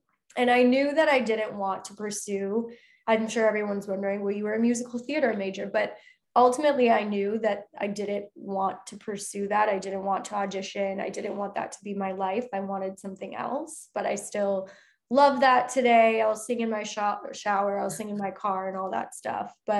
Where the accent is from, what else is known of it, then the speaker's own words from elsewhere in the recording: Michigan, United States; moved away as an adult; I moved from Michigan and I was 18 years old and I was full-time at NYU for musical theater.